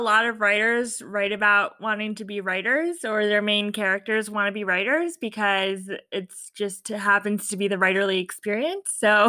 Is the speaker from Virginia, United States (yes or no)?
yes; Fairfax, Virginia, United States; I am originally from Fairfax, Virginia, which is 20 to 30 minutes outside of DC. So I'm from a suburb of Virginia that is considered the DC metropolitan area.